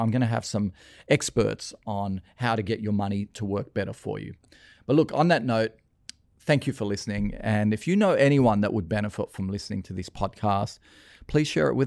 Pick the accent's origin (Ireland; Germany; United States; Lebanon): Lebanon; you know, when we came here from Lebanon, my parents had very, very little.